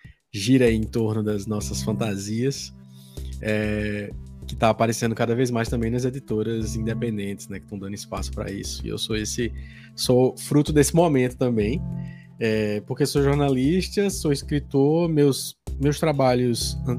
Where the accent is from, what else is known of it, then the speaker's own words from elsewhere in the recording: João Pessoa, Paraíba, Brazil; eu sou de João Pessoa, na Paraíba, a cidade onde o sol nasce primeiro no Brasil, como a gente se orgulha de dizer.